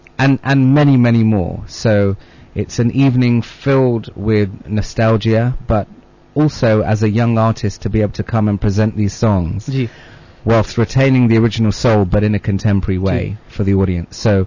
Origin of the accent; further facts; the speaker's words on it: United Kingdom; being British Asian, being born here